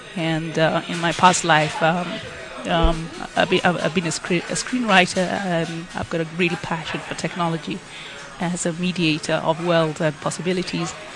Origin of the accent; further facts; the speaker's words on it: Kenya; being a Kenyan, these are part of the archetypes and metaphors that are a part of our, you know, a part of our lives.